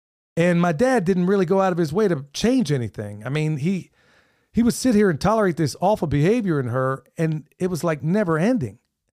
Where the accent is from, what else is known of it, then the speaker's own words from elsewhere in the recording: Pennsylvania, United States; where everybody was colorblind back there where I grew up in Pennsylvania, at that time in Oklahoma, it was strange, especially, you know, if you're a kid of mixed race like I am.